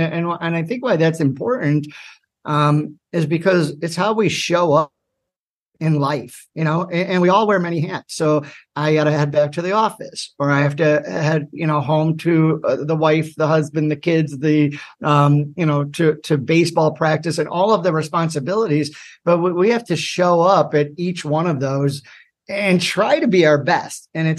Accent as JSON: {"language": "English", "region": "Ohio", "country": "United States", "moved": "as an adult", "lives_now": "New York, United States", "said": "moved to New York to accept that position. I'm from Ohio"}